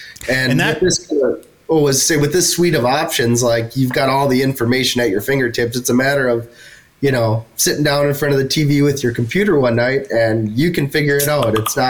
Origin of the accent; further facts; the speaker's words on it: Minnesota, United States; because I'm obviously from Minnesota here and I've spent a little time out west